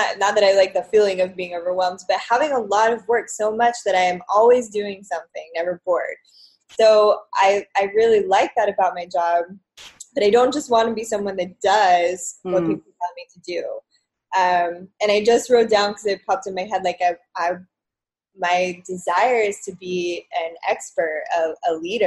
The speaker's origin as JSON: {"language": "English", "region": "South Carolina", "country": "United States", "tie": "born or raised there", "also_born_or_lived": "New York", "said": "I had lived here for 7 years, and I decided I was going to move back to my hometown in South Carolina"}